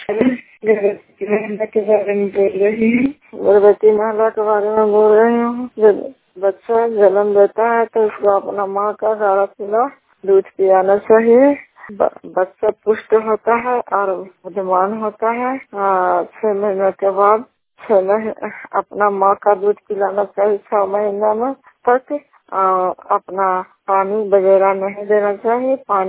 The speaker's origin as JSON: {"language": "Hindi", "region": "Bihar", "country": "India", "said": "छत्तीसगढ़ के रहने वाले हैं, थाना हिंसा जिला नालंदा के निवासी हैं।"}